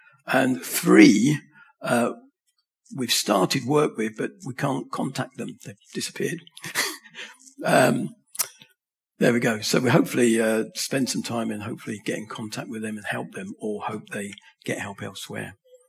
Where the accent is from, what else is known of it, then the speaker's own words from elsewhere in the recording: Oxted, South East England, United Kingdom; born there; about 10 miles from when I was born in Surrey, in Oxted, where my dad was born, granddad was born, and I think his dad as well